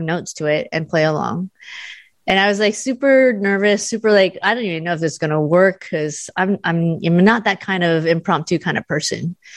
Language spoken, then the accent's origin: English; United States; I'm Asian American